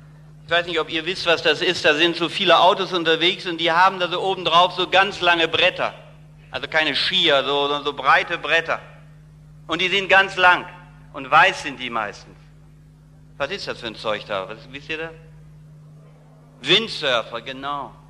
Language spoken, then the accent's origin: German; Berlin, Germany; born there; In Berlin, was meint ihr, wo ich geboren bin?